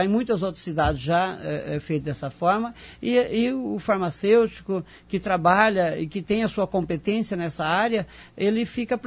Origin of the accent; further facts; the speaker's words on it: Maringá, Paraná, Brazil; born there; Eu nasci aqui em Maringá, meu pai é pioneiro aqui em Maringá, trabalhador, servidor do município.